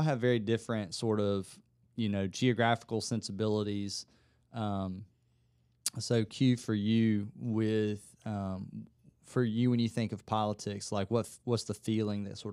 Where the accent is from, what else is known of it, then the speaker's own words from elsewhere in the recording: Georgia, United States; I'm from South Georgia.